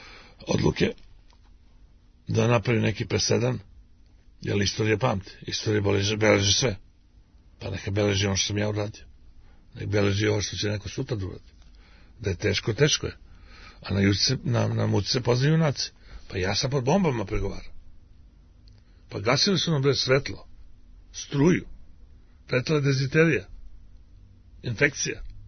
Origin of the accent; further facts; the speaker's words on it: Prizren, Prizren District, Kosovo; born there; Ja sam rođen u Prizrenu.